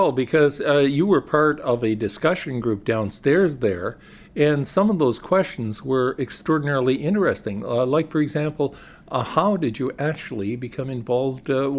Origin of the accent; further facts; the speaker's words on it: Toronto, Ontario, Canada; I was raised actually in the West End of Toronto